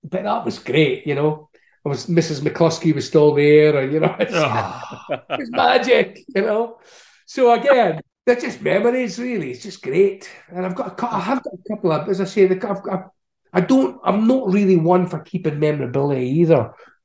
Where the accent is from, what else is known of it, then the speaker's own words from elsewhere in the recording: Aberdeen, Scotland, United Kingdom; accent: Doric; like my accent, I'm from Aberdeen in Scotland, and I say, well, we've got a whole thing called the Doric language in Aberdeen.